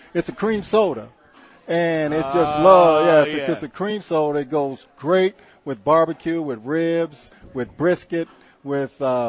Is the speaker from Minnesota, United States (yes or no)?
no; Louisville, Kentucky, United States; You're back in Texas and the Midwest, where I'm from Louisville, Kentucky. Big Red is a big thing.